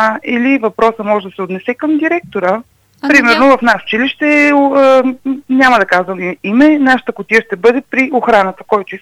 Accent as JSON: {"language": "Bulgarian", "town": "Ruse", "region": "Ruse Province", "country": "Bulgaria", "said": "И ако ние успеем като русенци, ще бъдем много добре"}